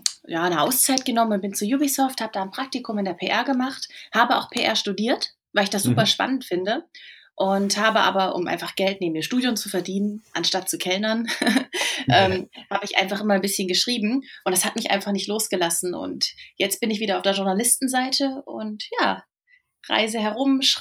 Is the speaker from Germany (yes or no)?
yes; Düsseldorf, North Rhine-Westphalia, Germany; Ich komme aus Düsseldorf, aber ähnlich wie du bin ich relativ viel unterwegs.